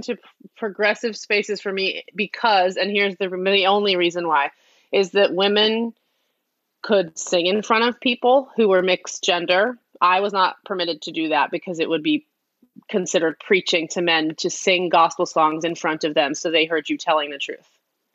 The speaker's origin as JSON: {"language": "English", "region": "Northeast", "country": "United States", "tie": "born or raised there", "said": "So I was raised in the Northeast in a home where my mom is American and my dad is a Syrian refugee who came here in the 70s"}